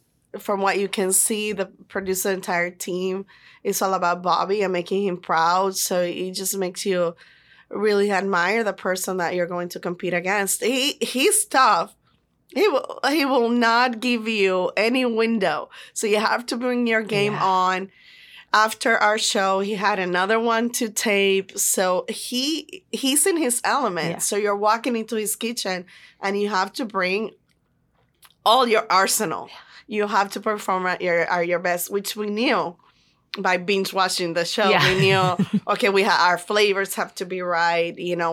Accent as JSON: {"language": "English", "country": "Puerto Rico", "tie": "born or raised there", "said": "I'm from a very small town in Puerto Rico on the southwestern side, what people call the island, which is referring to like the countryside."}